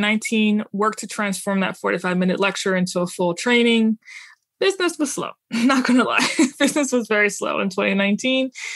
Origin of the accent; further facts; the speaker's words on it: New Orleans, Louisiana, United States; So basically, I grew up in New Orleans, and I grew up in a very atypical Christian family.